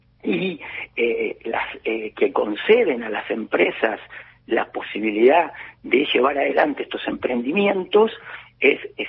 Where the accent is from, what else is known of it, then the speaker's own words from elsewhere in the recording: Argentina; generación que emigró en los años alrededor de 1870, por ahí, vinieron a la Argentina y después ya somos todos argentinos